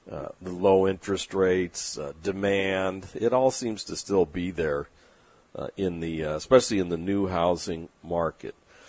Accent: San Diego, California, United States; also born or lived in Glendale; Growing up in San Diego and being born in the Glendale, Los Angeles area, I followed the Lakers for many, many years

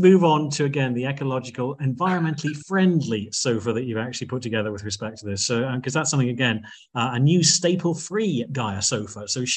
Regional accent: Middlesbrough, North East England, United Kingdom; hey, listen, George, I'm from Middlesbrough.

